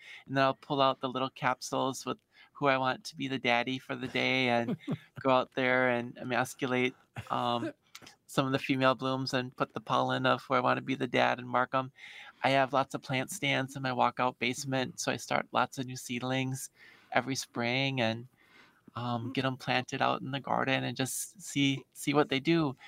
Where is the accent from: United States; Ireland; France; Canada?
United States; Milwaukee, Wisconsin; born or raised there